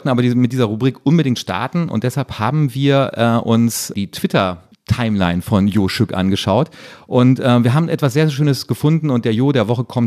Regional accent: North Rhine-Westphalia, Germany; Ich bin Ostwestfale

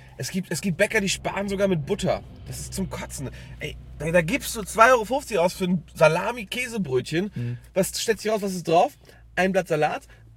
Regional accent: Hamburg, Germany; Ich komme ja aus Hamburg.

